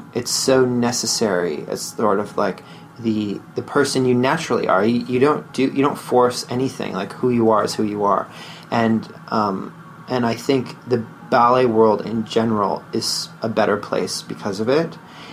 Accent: Russia; accent: Russian; And, like, I have such deep, like, my Russian accent.

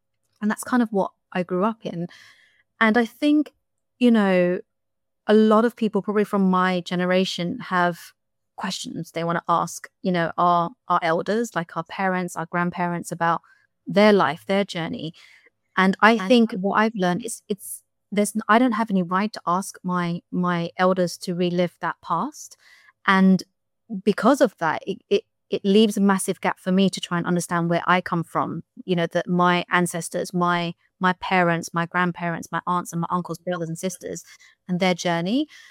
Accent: United Kingdom; born there; I also very much identify as British because I was British born.

